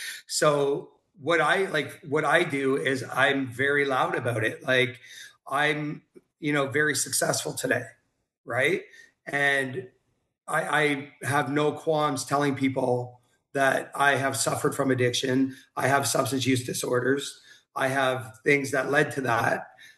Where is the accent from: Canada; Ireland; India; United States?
Canada; Oshawa, Ontario; born there; I was born in Oshawa, Ontario.